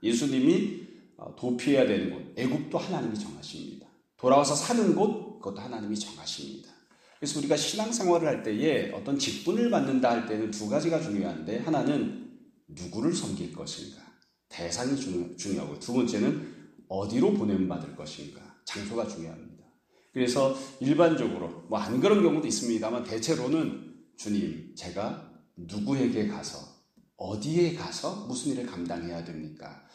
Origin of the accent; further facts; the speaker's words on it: Seoul, South Korea; also born or lived in Daegu; 태어난 건 대구지만 태어나서 한 살 되기 전에 서울로 올라와서 본 적도 서울로 돼 있고